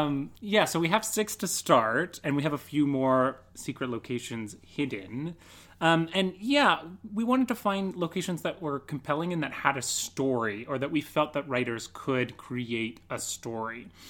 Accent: Kamloops, British Columbia, Canada; moved away; Like, I moved here last September. So I'm super new to the city. From BC. I'm from Kamloops.

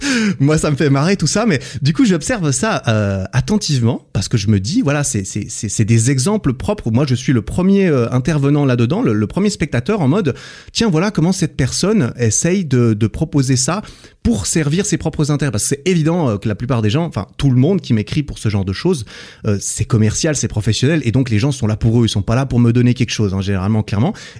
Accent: France; salut, je suis francophone, je suis français

